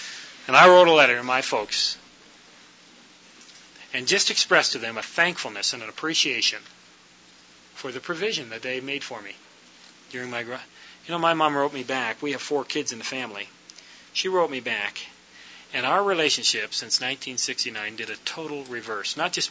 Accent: Canada; and I'm a Canadian, and we've come all this way

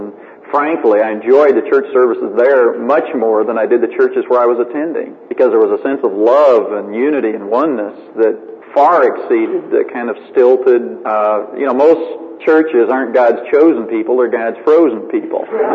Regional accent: Vancouver, Washington, United States; I was raised in Vancouver, Washington, and went to a high school that was predominantly white.

